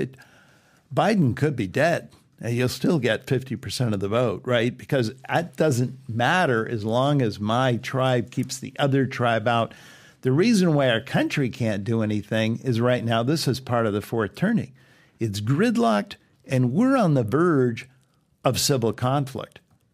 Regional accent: California, United States; I grew up in California.

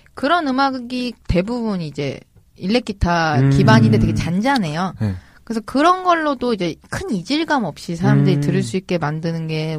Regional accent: Seoul, South Korea; 원래 서울이에요.

